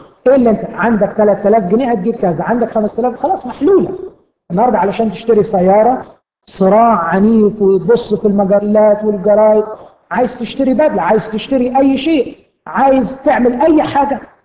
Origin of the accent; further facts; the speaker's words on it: Alexandria, Alexandria Governorate, Egypt; لاحظت في الفترة الأخيرة بسبب الربكة اللي عندنا في اسكندرية